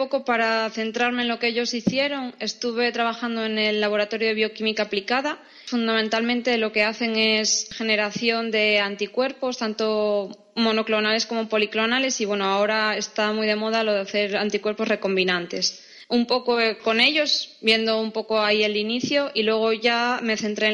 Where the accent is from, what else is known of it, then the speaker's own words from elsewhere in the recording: Oviedo, Asturias, Spain; Pues yo soy de Oviedo, de España. Es una ciudad que está en el norte, en Asturias. Hasta mayo estuve trabajando en el Hospital San Agustín, en Avilés, y ahora estoy en la Universidad de Oviedo acabando el doctorado.